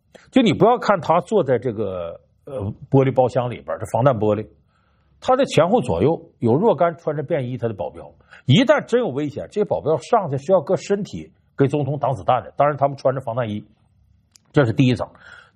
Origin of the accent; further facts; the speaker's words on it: China; 其实这个事儿，作为中国人来讲，我们很长时间也在探讨